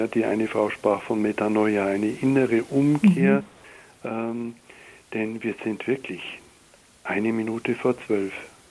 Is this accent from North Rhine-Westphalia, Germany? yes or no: no; Buchenhüll, Bavaria, Germany; Eben in Wald oder in die Natur des Altmühltals, wo ich herkomme.